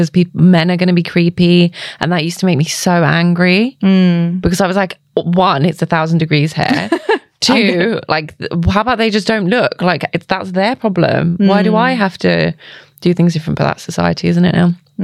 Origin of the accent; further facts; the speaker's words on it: London, United Kingdom; Yeah, so born and brought up in London, but my family is from India, from Punjab.